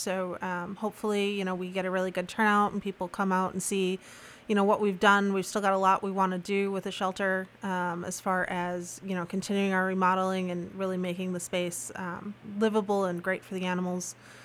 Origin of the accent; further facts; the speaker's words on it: North Bemidji, Minnesota, United States; Well, I am originally from North Bemidji, so not that too far away.